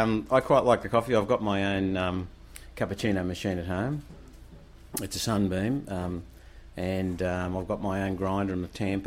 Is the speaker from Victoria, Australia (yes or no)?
no; Sydney, New South Wales, Australia; In Sydney.